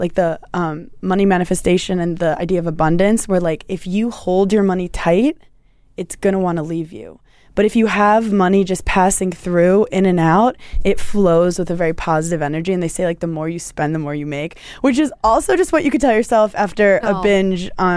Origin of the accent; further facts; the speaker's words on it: Brooklyn, New York, United States; I don't know if it's because I'm from Brooklyn, but like, I love consignment.